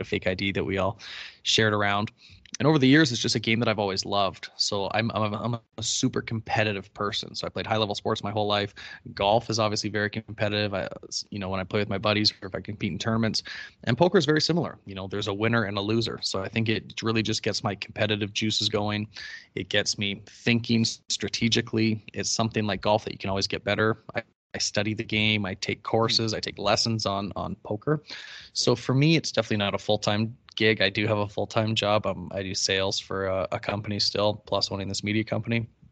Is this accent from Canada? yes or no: yes; Canada; where I am, the biggest sport is hockey. Like, being Canadian, we love our hockey. That's huge. It's a religion out here.